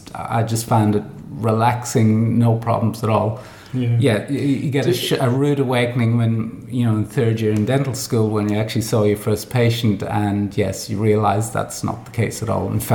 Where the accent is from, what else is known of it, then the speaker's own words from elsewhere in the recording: Dundalk, Leinster, Ireland; I'm from a small town called Dundalk in Ireland, which is smack bang right in between Dublin and Belfast, about 80 k's north is Belfast, 80 k's south is Dublin. So Dundalk is on the border between the Republic and Northern Ireland.